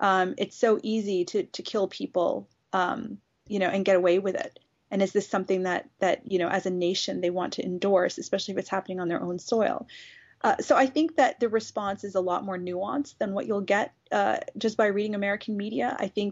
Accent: Canada; obviously I'm a Canadian

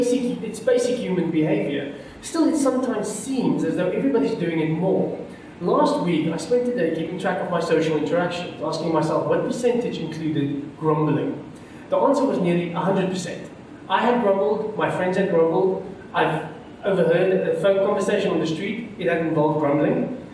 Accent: South Africa; first language Afrikaans; English is a second language; It's part of being an Afrikaner, okay?

